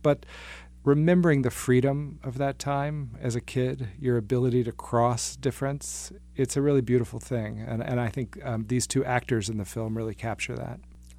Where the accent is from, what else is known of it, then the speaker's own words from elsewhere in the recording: Memphis, Tennessee, United States; having grown up in the South. I grew up in Memphis, Tennessee